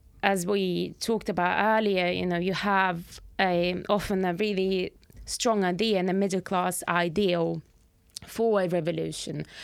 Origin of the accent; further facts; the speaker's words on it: Sweden; also born or lived in Ukraine; I'm a journalist and I'm originally from Ukraine, although I grew up and spent most of my life in Sweden.